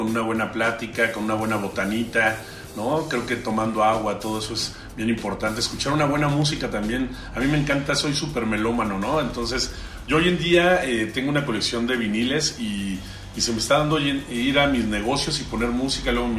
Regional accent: Mexico City, Mexico; now in Cholula, Mexico; La mitad de mi vida he estado en la Ciudad de México, la otra mitad aquí en Cholula. Por eso me considero un chilango cholulteca y embajador cholulteca ya hoy en día, después de tener ya 25 años viviendo aquí en Cholula.

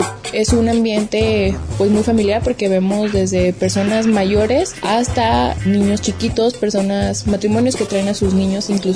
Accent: Colotlán, Jalisco, Mexico; soy de Colotlán, Jalisco

